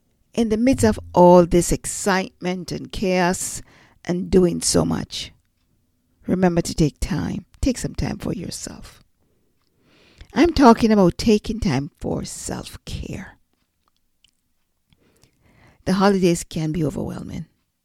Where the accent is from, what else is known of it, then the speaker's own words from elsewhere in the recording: Jamaica; I'm from Jamaica, so I usually enjoy the Jamaican black cake.